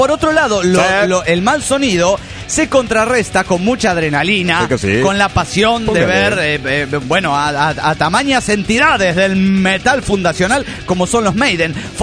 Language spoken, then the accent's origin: Spanish; Quito, Pichincha, Ecuador; now in Boston, United States; yo soy de Quito, Ecuador, pero estudio en Boston porque mi mamita se casó con un gringo. Esa es otra historia. Tengo 20 años, soy chiquita como toda ecuatoriana y un poco flaca, pero tampoco tanto.